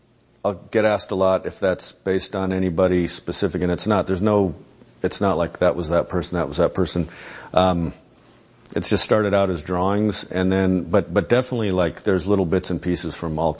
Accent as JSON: {"language": "English", "town": "Albuquerque", "region": "New Mexico", "country": "United States", "tie": "born or raised there", "said": "Okay, I grew up in Albuquerque, New Mexico, which definitely influenced a lot of what"}